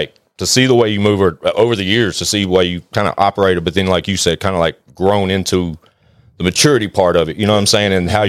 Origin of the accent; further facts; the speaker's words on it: Nashville, Tennessee, United States; I was raised in Nashville.